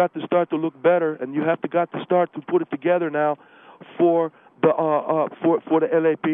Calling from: Monterey Park, California, United States; I'm calling from Monterey Park.

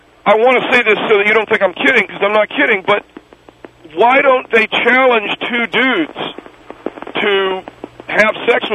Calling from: Temple City, California, United States; I'm calling from Temple City.

